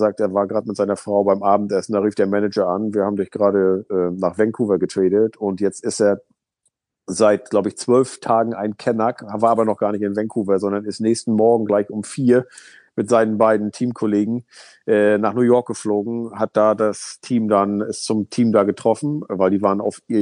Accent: Northern Germany, Germany; Also mir als Norddeutschem ist es bekannt.

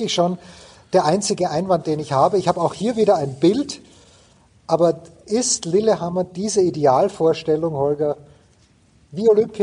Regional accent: Austria; und als Österreicher habe ich natürlich immer hauptsächlich den Blick auf die Alpinen

